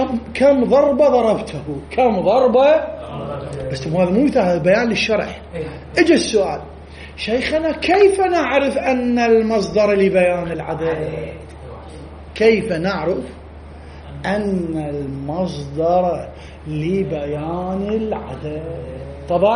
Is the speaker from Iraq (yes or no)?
yes; Iraq; ما عنده شعر يسمونه أقرع عندنا بالعراق باللهجة العامية.